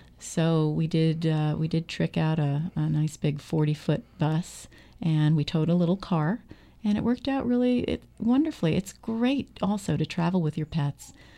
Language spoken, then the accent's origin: English; New York, United States; I mean, I grew up in Long Island and Queens, New York, around there.